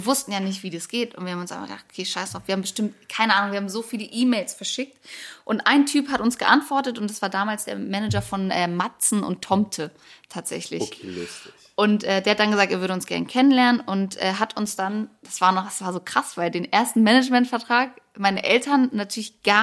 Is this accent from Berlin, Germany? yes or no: no; Hamburg, Germany; ich komme ja eigentlich aus Hamburg